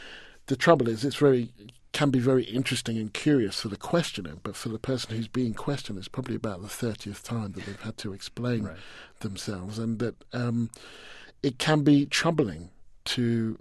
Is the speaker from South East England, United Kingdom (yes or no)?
no; Stevenage, East of England, United Kingdom; also born or lived in Hitchin; And I said, Stevenage, which was the town I was from. And he said, "Well, where were you born?" And I said, "Well, I was born in Hitchin, which is just 10 miles down the road from Stevenage, or both near London."